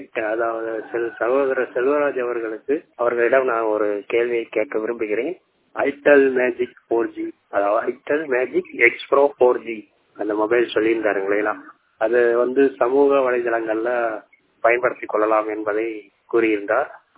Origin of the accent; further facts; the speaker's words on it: Tamil Nadu, India; நான் விருதுநகர் மாவட்டத்தைச் சேர்ந்தவன்.